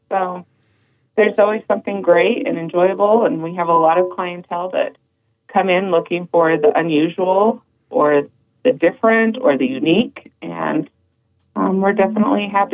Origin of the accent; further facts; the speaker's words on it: Utah, United States; also born or lived in Colorado; I was born in Colorado, but I grew up in the Uinta Basin, just over the border into Utah, near our family farm.